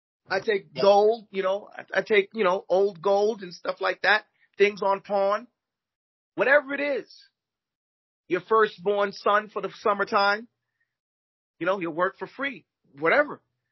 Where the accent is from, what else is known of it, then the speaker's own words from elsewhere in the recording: Brooklyn, New York, United States; One of the benefits of growing up in Brooklyn. You know, a lot of you know, Yiddish and Brooklyn wisdom.